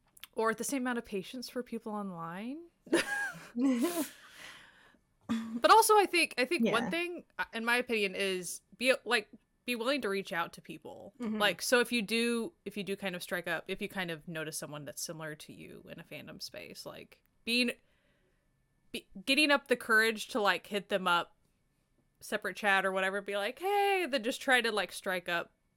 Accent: Oklahoma, United States; I was raised in Oklahoma and in a college town though, so I never had like the huge drawls, but like, I know that I sound slow.

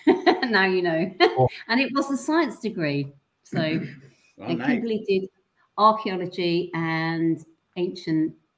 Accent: Cambridge, East of England, United Kingdom; also born or lived in Wales; I was born in Wales, but when I was one, my parents came to Cambridge. So I've actually, you know, was kind of more or less, I grew up here, really.

